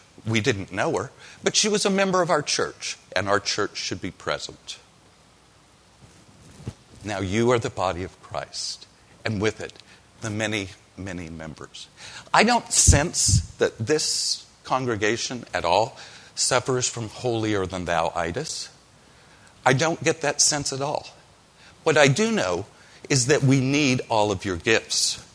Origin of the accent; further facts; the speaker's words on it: Perry, United States; Some of you of a certain age, around my age, when I was growing up in Perry